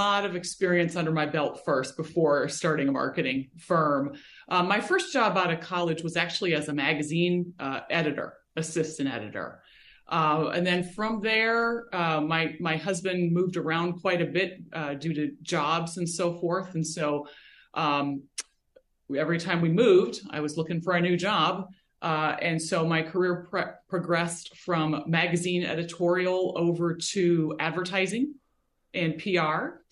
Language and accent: English; Midwest, United States; I grew up in the Midwest and actually graduated from college with a communications and marketing degree way back in the day.